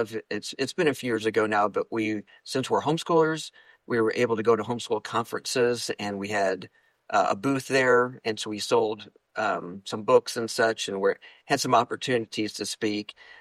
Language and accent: English; St. Louis, Missouri, United States; I grew up in the St. Louis area as a Cardinals fan, and we've got a friendly conversation that goes on all the time about that.